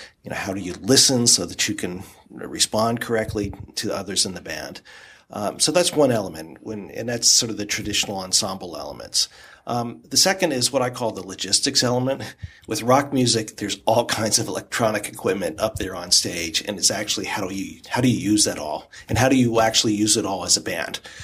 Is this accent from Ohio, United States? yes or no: yes; Cincinnati, Ohio, United States; you know, while I was from Cincinnati, I hadn't lived here for probably 25 years.